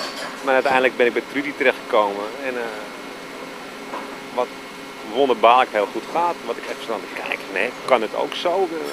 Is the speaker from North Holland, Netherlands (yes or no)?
yes; North Holland, Netherlands; Ik kom ook uit een dorp vandaan. Ik kom uit Noord-Holland vandaan. Uit Annapolona in omstreken.